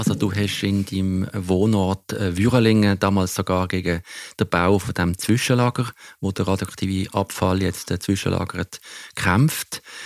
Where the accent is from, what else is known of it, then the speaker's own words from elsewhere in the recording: Basel, Basel-Stadt, Switzerland; Ich bin in Basel, in der Nähe von Basel aufgewachsen.